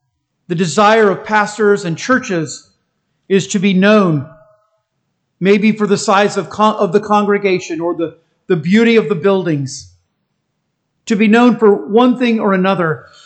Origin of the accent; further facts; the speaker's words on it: United States; I'm an American, and I greatly appreciate our form of government